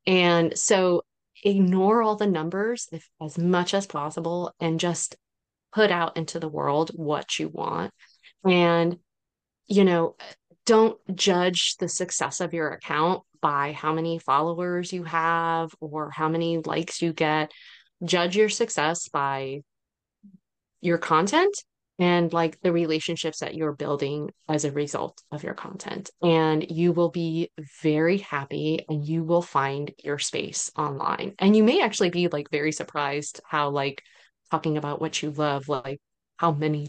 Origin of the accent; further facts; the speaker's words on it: United States; So I am Cuban American, and so I have really developed this love of like Cuban literature.